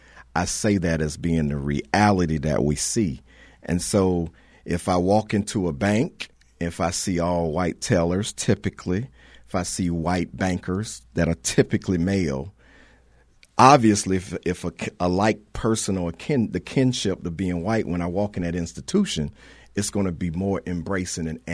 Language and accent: English; Wilmington, United States; Okay, I was raised in Wilmington in the inner city, went to a private school K through 8th that taught mastery.